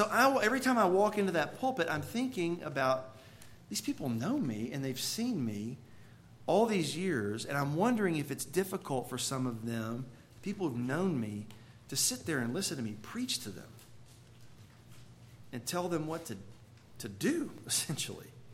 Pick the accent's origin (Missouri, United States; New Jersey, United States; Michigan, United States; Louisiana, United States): Louisiana, United States; DeRidder; Last weekend, I was in my hometown of DeRidder, Louisiana, where I grew up in that church.